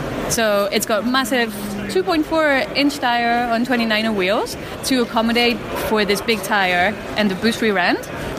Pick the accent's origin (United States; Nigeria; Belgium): Belgium; I come from Belgium